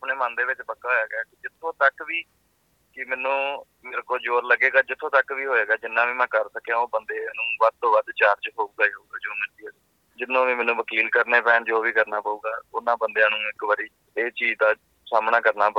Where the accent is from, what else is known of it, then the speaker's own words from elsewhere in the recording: Gurdaspur, Punjab, India; ਮੈਂ ਵੀਰ ਜੀ ਪੰਜਾਬ ਤੋਂ, ਗੁਰਦਾਸਪੁਰ ਤੋਂ ਹਾਂ ਜੀ।